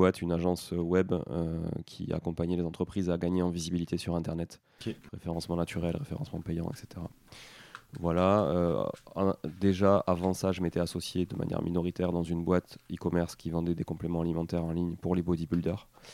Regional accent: Toulouse, Occitanie, France; born there; also born or lived in Canada; je suis né à Toulouse, j'ai vécu 5 ans au Canada, j'ai fait toutes mes études, on va dire là-bas. J'ai passé même mon bac là-bas dans un lycée français.

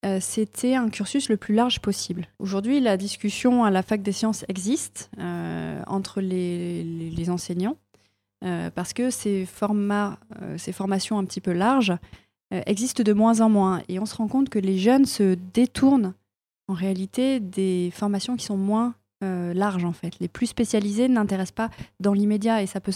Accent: Limoges, Nouvelle-Aquitaine, France; j'ai 35 ans, je suis maman de 3 enfants. D'où je viens ? Je viens de Limoges. Je suis un pur produit du coin.

